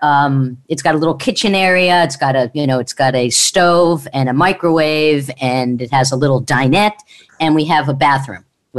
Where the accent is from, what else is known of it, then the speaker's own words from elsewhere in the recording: Long Island, New York, United States; I know, but I grew up in Long Island, and I went to summer camp.